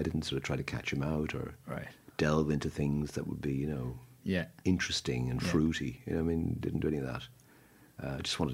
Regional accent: Dublin, Leinster, Ireland; moved away as an adult; I'm from Dublin, grew up in Dublin, and at the age of whatever, 23, I left, and I never lived here since, but I visit a lot.

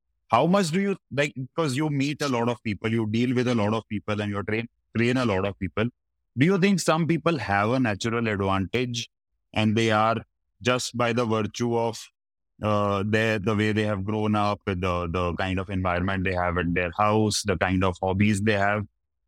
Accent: Delhi, India; now in Mumbai, India; I come from Delhi and then I moved to Bombay

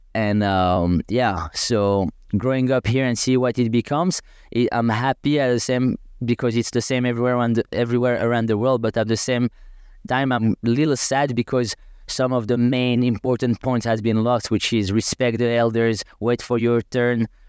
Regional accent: Agadir, Souss-Massa, Morocco; So yeah, I grew up in Agadir, which is the main town. 15 minutes drive from Tagazu Tarya.

